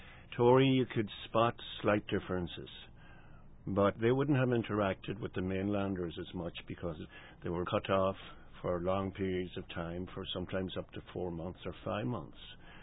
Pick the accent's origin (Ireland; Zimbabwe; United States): Ireland; Gweedore, Ulster; I grew up in Gweedore, which is the largest Gaeltacht area in the northwest and one of the largest in the country. And basically, I was 9 or 10 years old before I realized that most of Ireland was English-speaking at that time. And Again, I lived on the coast